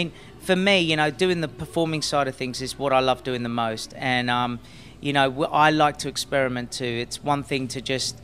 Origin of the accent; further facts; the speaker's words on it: Cyprus; it feels like Ayia Napa in Cyprus, because we're from Cyprus and it almost feels like I'm in Ayia Napa.